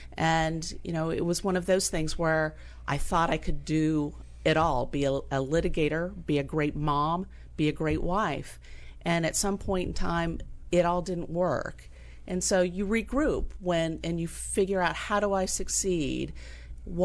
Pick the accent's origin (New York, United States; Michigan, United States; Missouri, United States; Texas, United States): Texas, United States; Richardson; also born or lived in Wilmington, Delaware; Originally Wilmington, Delaware, but I grew up in Texas.